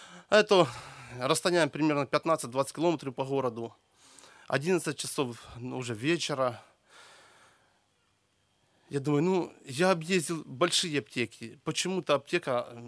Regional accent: Kharkiv, Kharkiv Oblast, Ukraine; Я с Украины, с города Харькова.

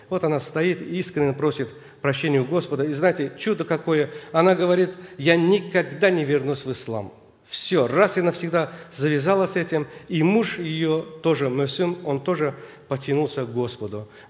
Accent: Azerbaijan; Я сам из Азербайджана

